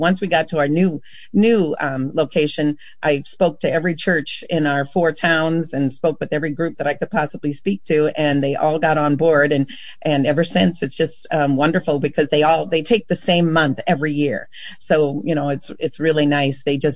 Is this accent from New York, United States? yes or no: no; Iowa, United States; Like I said, I'm from Western Iowa and I went to a Catholic school.